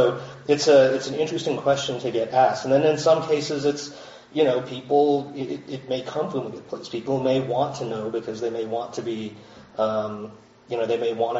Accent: Boulder, Colorado, United States; oh well, I'm from Boulder, you know, I'm an American

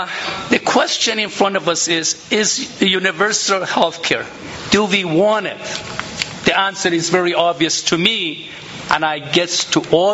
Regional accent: Vermont, United States; I'm from Vermont, and I love Bernie Sanders.

